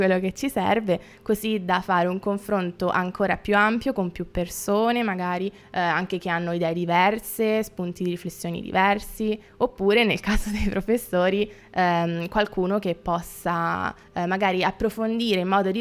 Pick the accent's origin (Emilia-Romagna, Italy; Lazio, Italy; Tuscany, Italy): Lazio, Italy; Rome; born there; now in Rovereto, Italy; Io ho 21 anni, sono nata a Roma e adesso mi trovo a Rovereto a studiare per finire la triennale di, psicologia